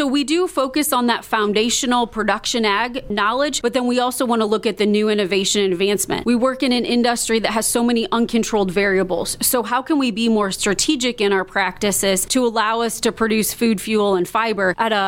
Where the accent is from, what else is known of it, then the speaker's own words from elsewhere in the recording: Indiana, United States; So I grew up in Northwest Indiana on a small farm. We showed livestock.